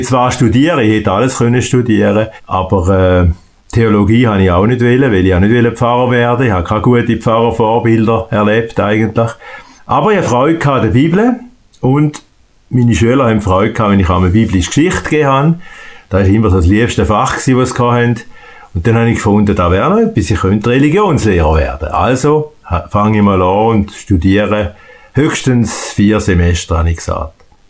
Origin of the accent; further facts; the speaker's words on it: Thurgau, Switzerland; Also, ich bin ein typischer Thurgauer, man merkt das schon an meiner Sprache.